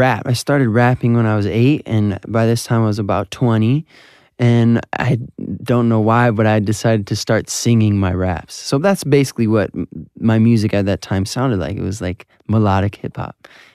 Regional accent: Southfield, Michigan, United States; He happened to be from my hometown, Southfield, Michigan, Todd Stavely.

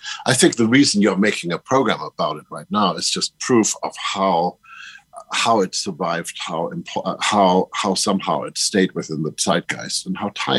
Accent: Germany; growing up in Germany, that is not helpful, if you see what I mean.

